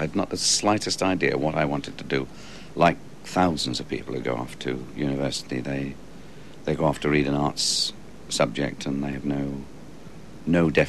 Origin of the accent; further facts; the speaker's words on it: Barrow-in-Furness, North West England, United Kingdom; I grew up in Barrow-in-Furness, up in the northwest of England, on the shores of the Irish Sea, within sight of the Isle of Man and the mountains of the Lake District.